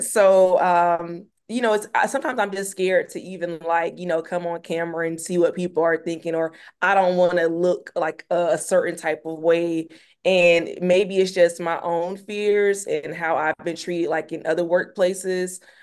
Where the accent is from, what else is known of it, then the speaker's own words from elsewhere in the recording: Albany, Georgia, United States; now in Atlanta, United States; I'm from Albany, Georgia, which is like a southwest city here in Georgia. And I live in Atlanta. And I, you know, I have an accent